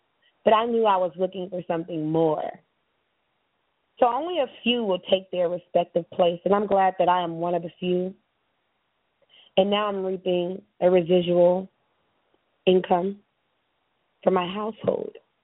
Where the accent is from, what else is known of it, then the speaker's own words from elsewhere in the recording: California, United States; You know, I'm from California, United States, you know.